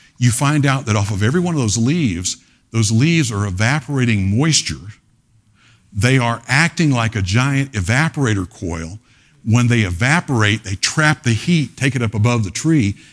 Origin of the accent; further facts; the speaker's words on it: Pensacola, Florida, United States; I remember growing up in Pensacola, Florida.